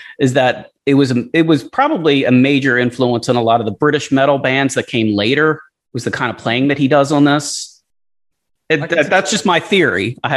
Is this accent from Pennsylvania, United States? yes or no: yes; Philadelphia, Pennsylvania, United States; Growing up in Philadelphia, they played the hell out of that song.